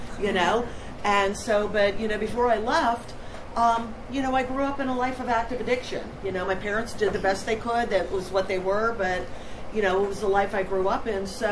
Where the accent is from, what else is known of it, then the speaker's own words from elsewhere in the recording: Fort Myers, Florida, United States; I'm from Fort Myers, Florida. My home group is the Women Do Recover in the South Florida region.